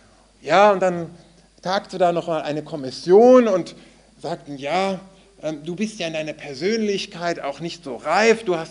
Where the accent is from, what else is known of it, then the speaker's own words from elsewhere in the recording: Gütersloh, North Rhine-Westphalia, Germany; born there; Ich bin in Gütersloh geboren